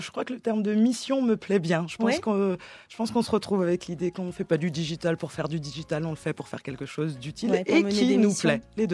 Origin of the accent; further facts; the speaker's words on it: United Kingdom; accent: English; French is a second language; Je suis passée par le site change.org avec mon magnifique accent anglais